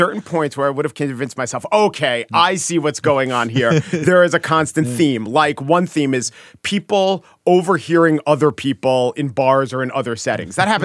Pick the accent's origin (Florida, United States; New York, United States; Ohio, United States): New York, United States; New York City; As a New Yorker